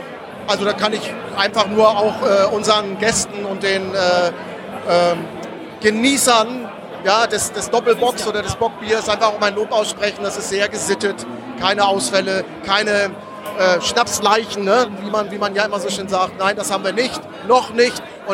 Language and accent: German; Hamburg, Germany; das ist einfach auch für mich als Hamburger und als Hanseat ist das einfach Fun.